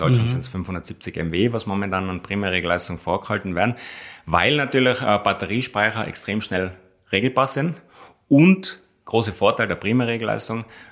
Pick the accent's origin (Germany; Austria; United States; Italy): Austria; Und da müssen wir als Österreicher einen Beitrag leisten